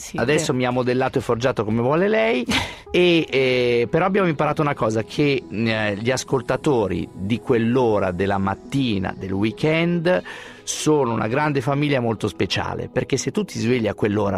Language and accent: Italian; Milan, Lombardy, Italy; Sì, io sono milanese.